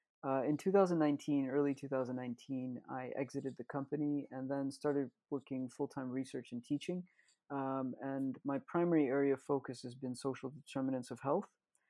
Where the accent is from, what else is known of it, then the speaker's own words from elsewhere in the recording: United States; moved away as an adult; now in United Kingdom; I was born and raised in the States